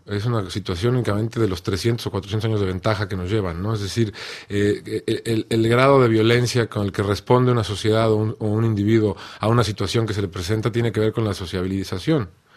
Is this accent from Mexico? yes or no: yes; Mexico; Y la situación que hay en mi país hoy en día, hace apenas un par de semanas, Periodistas Sin Fronteras, Reporteros Sin Fronteras, la ONG, declaró a México el país más peligroso para ejercer el periodismo.